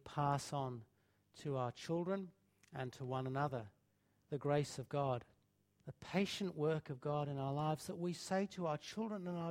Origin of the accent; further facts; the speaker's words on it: England, United Kingdom; When I grew up in England, we were brought up that you didn't talk about your feelings